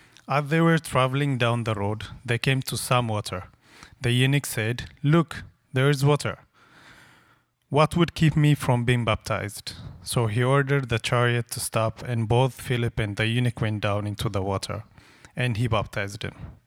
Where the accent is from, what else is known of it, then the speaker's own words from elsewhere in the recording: Ethiopia; moved away; I came from Ethiopia a month ago.